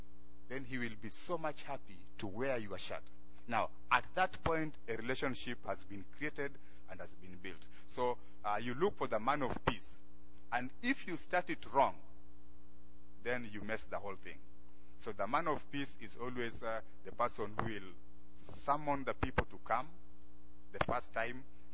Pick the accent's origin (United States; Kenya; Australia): Kenya; In Kenya, I have a different person, although I'm Kenyan.